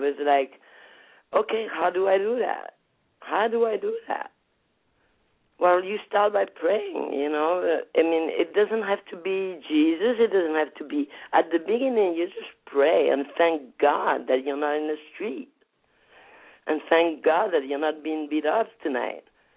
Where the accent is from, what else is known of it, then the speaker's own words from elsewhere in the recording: France; We were 4 girls here in my hometown in France that were doing drugs and were crazy a little and, you know, doing what we were doing.